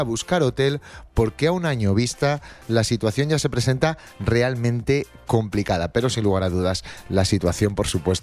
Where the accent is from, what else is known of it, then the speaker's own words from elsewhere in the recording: Avilés, Asturias, Spain; en mi pueblo, en Avilés, ya no hay ninguna habitación disponible para ese día